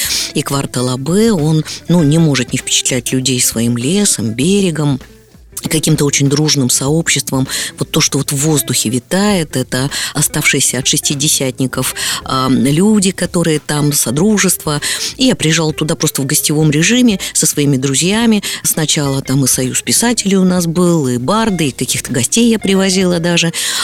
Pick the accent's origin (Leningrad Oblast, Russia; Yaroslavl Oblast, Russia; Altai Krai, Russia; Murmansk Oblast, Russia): Altai Krai, Russia; Biysk; born there; Я родилась в Бийске, я родилась в старом городе. Бийск был в моей жизни всегда.